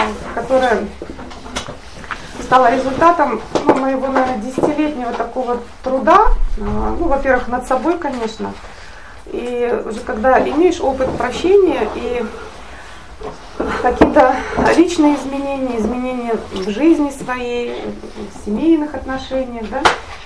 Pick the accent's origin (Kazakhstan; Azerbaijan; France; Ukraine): Kazakhstan; Almaty; Я из Алматы, там плюс 30. Никак не могу адаптироваться.